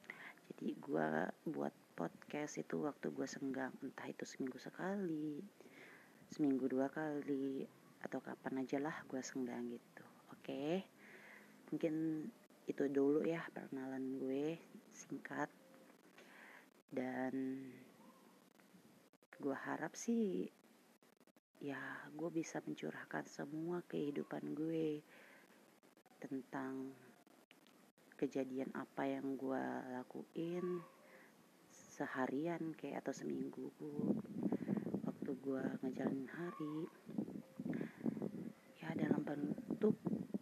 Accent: Sumatra, Indonesia; Gue juga orang Sumatera lah, makanya suara gue ngebas begini walaupun gue cewek. Gue kerja di Sumatera, cuma beda provinsi dengan Sumateranya tempat kelahiran gue.

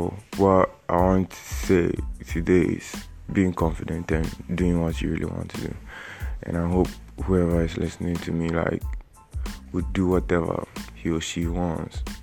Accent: Ghana; English is a second language; from Ghana, and yeah, I really never thought I'd be doing this

